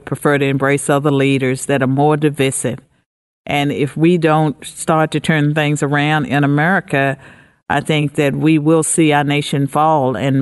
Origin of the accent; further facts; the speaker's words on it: United States; I'm glad that I'm an American, and I'm a descendant of slaves on at least one side of my family.